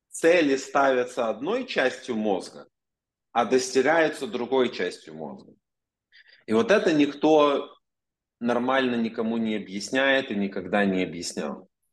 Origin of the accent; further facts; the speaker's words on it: Ovruch, Zhytomyr Oblast, Ukraine; вот мой родной город Овруч, он на границе с Беларусью находится